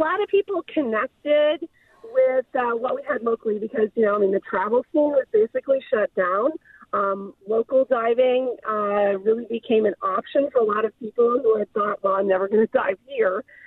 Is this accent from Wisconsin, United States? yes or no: no; Indiana, United States; In high school, I begged my dad for us to take scuba diving lessons. I grew up in Indiana.